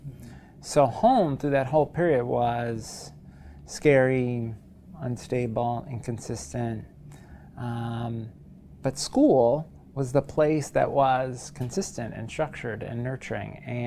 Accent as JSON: {"language": "English", "town": "New York City", "region": "New York", "country": "United States", "said": "So I'm originally from New York City, the son of public school teachers."}